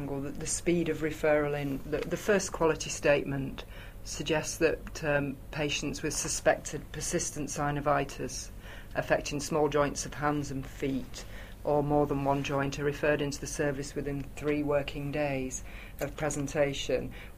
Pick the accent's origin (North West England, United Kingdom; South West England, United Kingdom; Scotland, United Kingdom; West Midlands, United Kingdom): West Midlands, United Kingdom; I'm a GP from Shropshire